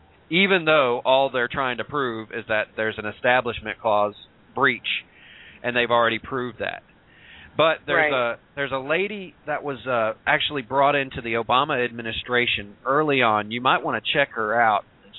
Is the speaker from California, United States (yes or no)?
no; Georgia, United States; I'm from Georgia, so I'm going to try to get up there.